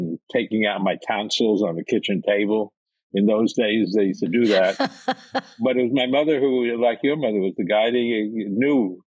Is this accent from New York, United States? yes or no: yes; Bronx, New York, United States; And in those days, when I grew up in the Bronx, doctors made house calls.